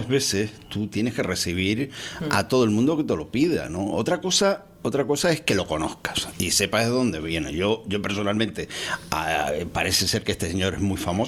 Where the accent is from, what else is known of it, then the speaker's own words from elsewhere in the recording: Canary Islands, Spain; Incluso como canario también